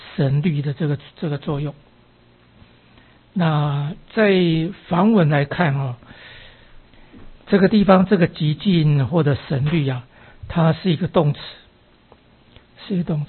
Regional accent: China; 我们中国人怎么去理解它

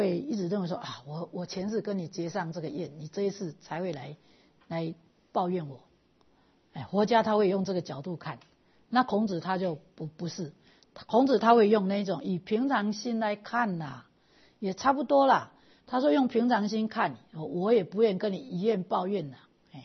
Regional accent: Taiwan; 因为我们台湾人很会去修护啊

